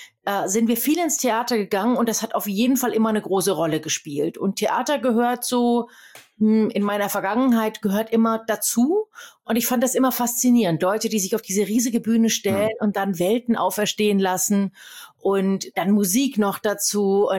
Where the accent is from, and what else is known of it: Thuringia, Germany; born or raised there